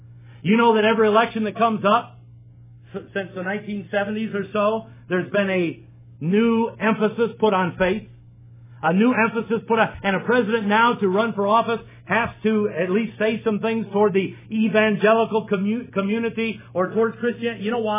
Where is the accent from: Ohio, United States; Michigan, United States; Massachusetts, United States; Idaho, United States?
Michigan, United States; Detroit; I grew up in Detroit.